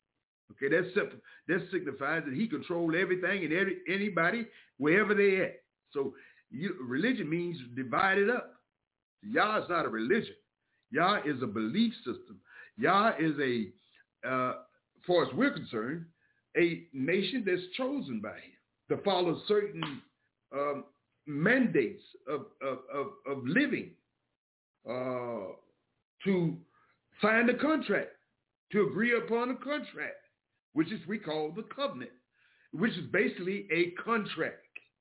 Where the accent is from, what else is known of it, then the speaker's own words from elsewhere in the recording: the South, United States; So like I'm from the South. We see right through game.